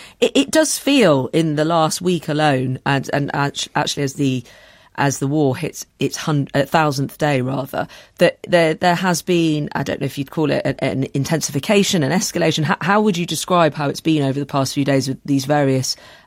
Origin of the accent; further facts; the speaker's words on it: Salford, North West England, United Kingdom; born there; I was born in Salford.